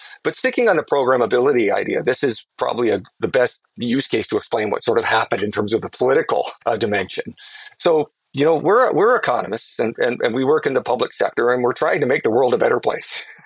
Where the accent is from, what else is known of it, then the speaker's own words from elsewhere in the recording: Canada; I'm Canadian, by the way.